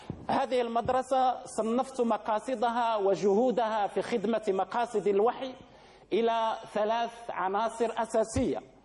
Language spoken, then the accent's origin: Arabic; Morocco; في بلدنا المغرب